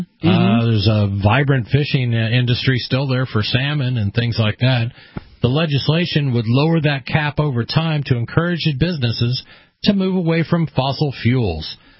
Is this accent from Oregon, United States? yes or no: yes; Oregon, United States; also born or lived in Pennsylvania; So I moved up here. I grew up in Oregon, but I lived in Pennsylvania for a number of years.